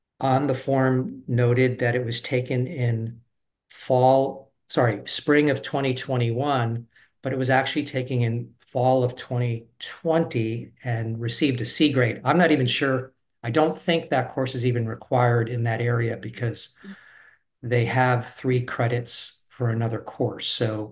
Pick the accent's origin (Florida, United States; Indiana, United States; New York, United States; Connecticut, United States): New York, United States; I'm a New Yorker, so I tend to botch names pretty easy.